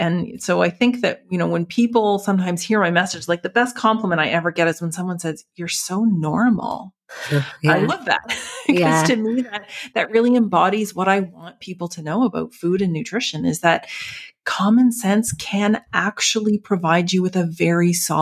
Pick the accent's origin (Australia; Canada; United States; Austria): Canada; Halifax, Nova Scotia; Maybe it's the East Coaster in me. Maybe it's because I'm from Halifax. I've got some saltiness from the sea.